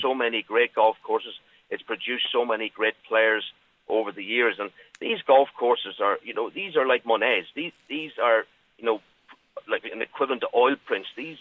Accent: Northern Ireland, United Kingdom; I grew up in Northern Ireland.

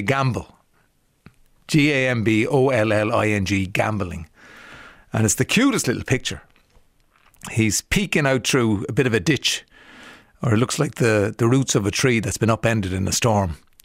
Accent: Leinster, Ireland; because I'm from Kildare

